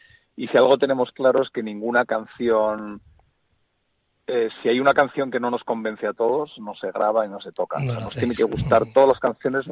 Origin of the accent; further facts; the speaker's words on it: Bilbao, Basque Country, Spain; yo soy de Bilbao también, ¿no?